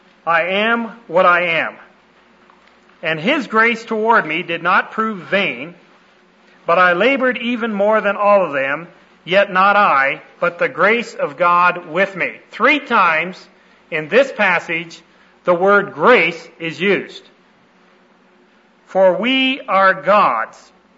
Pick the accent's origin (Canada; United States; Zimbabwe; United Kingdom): Canada; When I was growing up in Canada